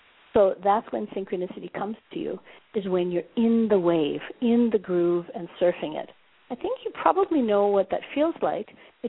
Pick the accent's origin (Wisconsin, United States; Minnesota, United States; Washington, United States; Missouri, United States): Minnesota, United States; Minneapolis; now in Johannesburg, South Africa; That would be 8:20 in Minneapolis, St. Paul, my hometown, and it's 4:20 in Johannesburg, South Africa. That's where we're broadcasting from.